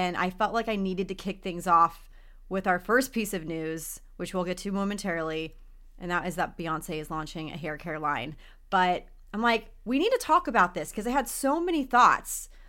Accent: Texas, United States; I grew up in Texas. It might be hot as a crotch there in the summer

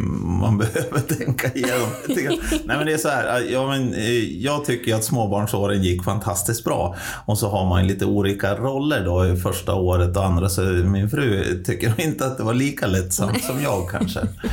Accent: Timrå, Västernorrland County, Sweden; Och jag är uppväxt i Timrå.

